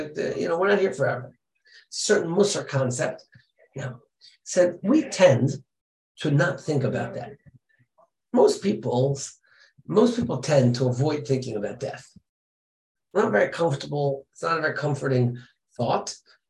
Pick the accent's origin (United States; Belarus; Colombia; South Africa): Belarus; I came from White Russia, where there was nothing to be influenced from